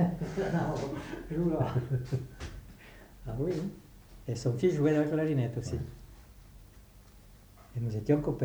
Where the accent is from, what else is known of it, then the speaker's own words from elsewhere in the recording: Spain; now in France; Moi je suis de partout, je suis espagnol.